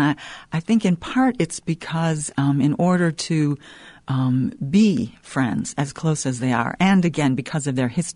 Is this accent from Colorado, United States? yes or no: no; Milwaukee, Wisconsin, United States; even though I grew up in the Midwest, you know, in Milwaukee